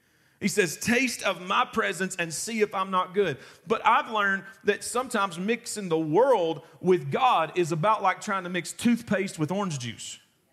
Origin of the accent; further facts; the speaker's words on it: Carrollsburg, Kentucky, United States; because I'm a redneck. And I'm from Carrollsburg, Kentucky, and I grew up on the banks of the Cumberland River.